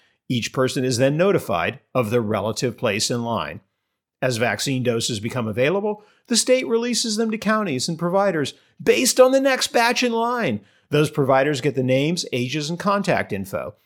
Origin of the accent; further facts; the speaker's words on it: California, United States; especially my home state of California, is doing it horribly wrong.